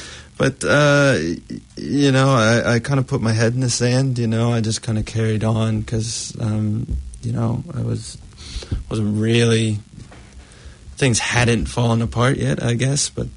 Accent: United States; I'm American

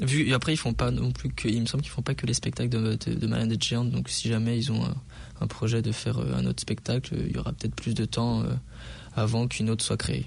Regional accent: Nantes, Pays de la Loire, France; also born or lived in Toulouse, France; Mais du coup, je suis né à Nantes, j'ai grandi à Nantes et après pour mes études, je suis allé à Toulouse.

